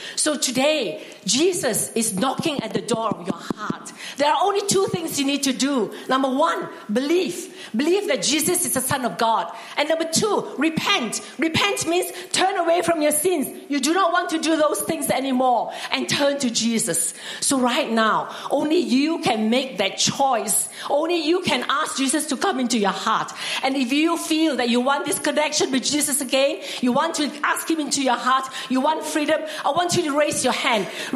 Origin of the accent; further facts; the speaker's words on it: Western Australia, Australia; I'm from Western Australia. I really love Melbourne